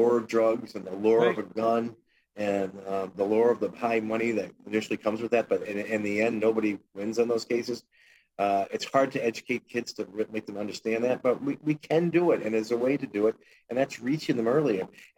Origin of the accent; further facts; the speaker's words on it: Massachusetts, United States; So I'm proud to say I'm from Berkshire County.